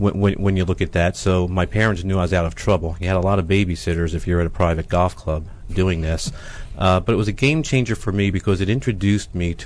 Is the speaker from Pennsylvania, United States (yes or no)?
yes; Philadelphia, Pennsylvania, United States; moved away; No, I'm originally from Philadelphia. Came down here 15 years ago.